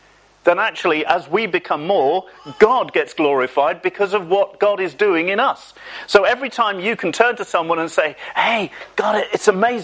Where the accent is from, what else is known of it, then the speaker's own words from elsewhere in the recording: England, United Kingdom; Because we're English and we've got this kind of like, I'm little, humble and meek and all the rest of it.